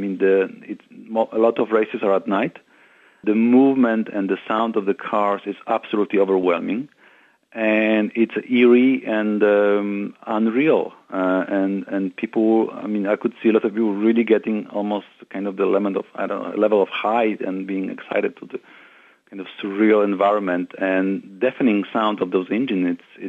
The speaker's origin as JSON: {"language": "English", "country": "Poland", "tie": "born or raised there", "said": "a few years ago I did a project in my hometown in Poland"}